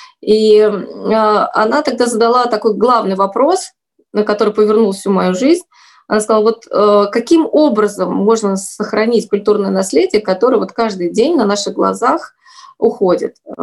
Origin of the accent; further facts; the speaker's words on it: Voskresensk, Moscow Oblast, Russia; born there; я родилась не в Коломне, в соседнем городе Воскресенске, и отучившись здесь в Коломне в институте